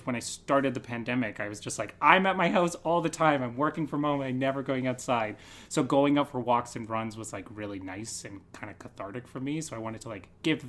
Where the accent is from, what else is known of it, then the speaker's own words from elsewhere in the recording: Kamloops, British Columbia, Canada; moved away; Like, I moved here last September. So I'm super new to the city. From BC. I'm from Kamloops.